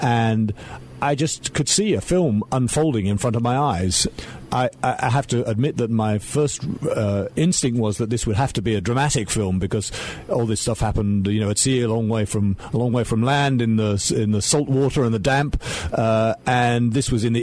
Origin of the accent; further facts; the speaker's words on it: United Kingdom; Well, I'm a British filmmaker, producer and director, and I started out life as a documentary maker.